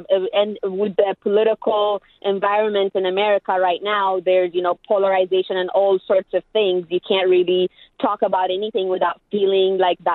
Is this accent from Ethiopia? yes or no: yes; Ethiopia; I was born and raised in Ethiopia in a very strict Orthodox family.